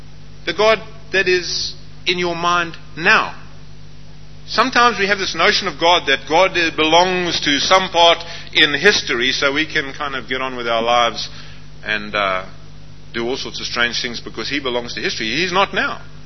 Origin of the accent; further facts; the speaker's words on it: South Africa; Well, you see, I come from South Africa. We don't play baseball down there.